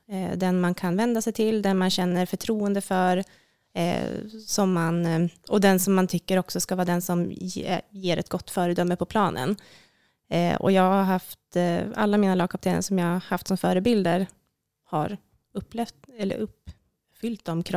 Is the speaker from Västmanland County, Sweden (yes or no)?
no; Umeå, Västerbotten County, Sweden; även om jag egentligen trots min uppväxt i Umeå